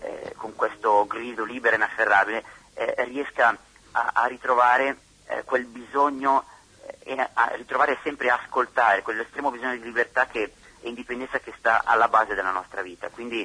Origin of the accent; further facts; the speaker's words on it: Cantù, Lombardy, Italy; Teatro San Teodoro di Cantù, dalle mie parti